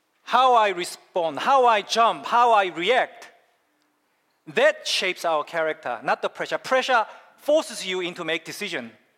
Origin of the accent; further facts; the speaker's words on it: South Korea; moved away; when I was growing up in Korea as a young boy